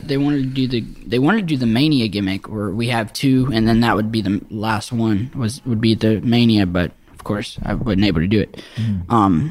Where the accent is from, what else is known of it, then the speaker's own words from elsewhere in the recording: Mississippi, United States; and you know I'm from Mississippi